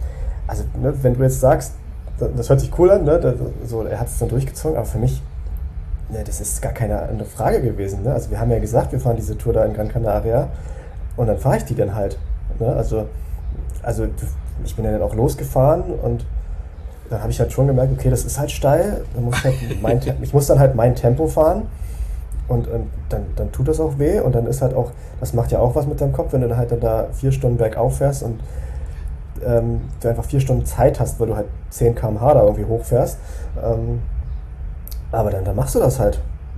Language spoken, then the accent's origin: German; Berlin, Germany; ich komme ja aus Berlin, ne? Da ist ja eigentlich nichts mit Bergen.